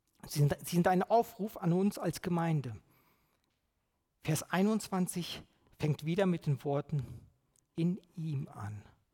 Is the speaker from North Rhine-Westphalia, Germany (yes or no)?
yes; Paderborn, North Rhine-Westphalia, Germany; Ich komme aus Paderborn. Bei Paderborn ist die A33.